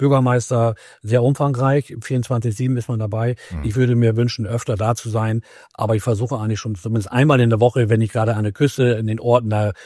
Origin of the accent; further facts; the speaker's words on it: Wangerland, Lower Saxony, Germany; Also ich merke das, weil ich ja hier aufgewachsen bin und ich gefühlt jeden kenne.